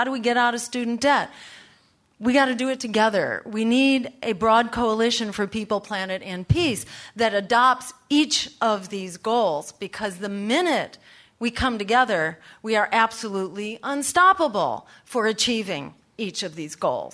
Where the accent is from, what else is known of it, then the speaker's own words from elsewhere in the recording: Lexington, Massachusetts, United States; I was on the town meeting for my hometown in Lexington.